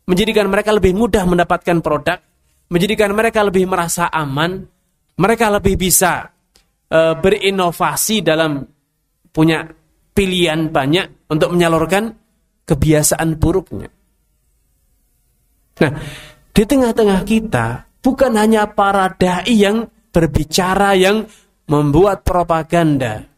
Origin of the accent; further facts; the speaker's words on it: Salatiga, Central Java, Indonesia; Saya pernah di kota saya sendiri, di Salatiga sana, ada tempat wisata Kopeng, daerah Kopeng, ya.